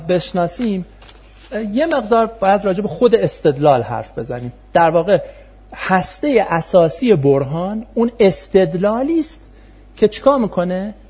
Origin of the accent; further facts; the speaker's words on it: Isfahan, Iran; خودم اصفهانی هستم